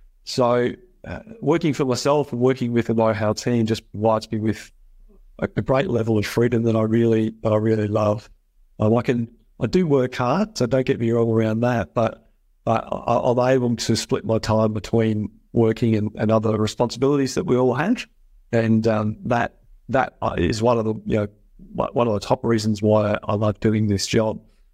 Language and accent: English; Melbourne, Victoria, Australia; I was brought up in Melbourne. I was born in Wantirna, out in the northern suburbs of Melbourne.